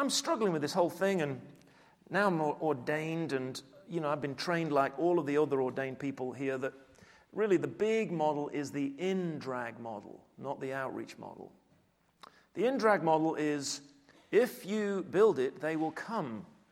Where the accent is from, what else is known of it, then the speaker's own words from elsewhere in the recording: England, United Kingdom; I'm an Englishman, and I'm fairly extrovert